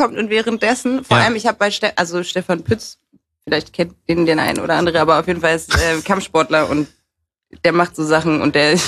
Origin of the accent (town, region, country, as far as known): Hamburg, Germany; born there; also born or lived in Frankfurt